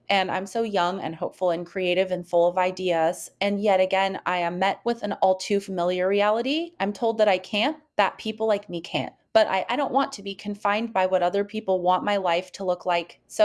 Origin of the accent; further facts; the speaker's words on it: Germany; English is a second language; I grew up in Germany. I moved to a small town when I was a child, the type of small town where even 10 years later, people still consider you to be an outsider.